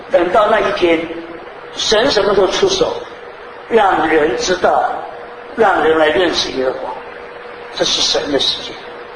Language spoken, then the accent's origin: Chinese; China; 啊，就像我们中国人讲的，满嘴仁义道德，一肚子男盗女娼。